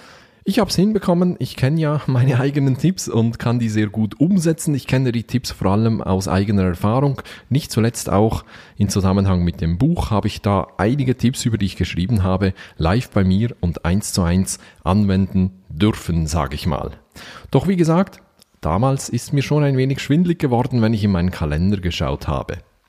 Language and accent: German; Switzerland; Ich weiß nicht, ob das ein Helvetismus ist. Bei uns in der Schweiz bezeichnet man damit eben die regelmäßigen Termine